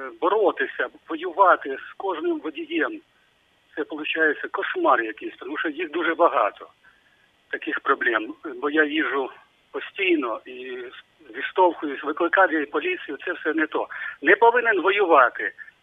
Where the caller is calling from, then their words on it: Brovary, Kyiv Oblast, Ukraine; Бровари, Київська область.